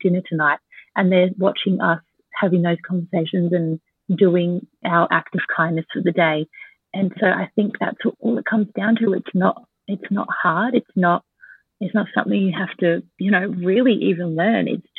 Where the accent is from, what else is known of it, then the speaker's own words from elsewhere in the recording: Adelaide, South Australia, Australia; now in Sydney, Australia; I grew up in Adelaide and so then moved to Sydney to the Big Smoke and didn't know anybody